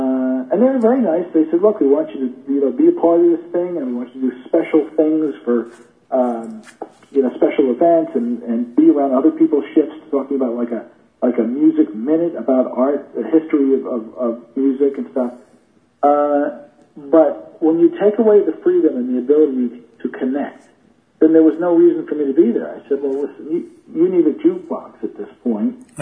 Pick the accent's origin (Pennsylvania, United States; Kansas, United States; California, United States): Pennsylvania, United States; Philadelphia; I grew up in Philadelphia.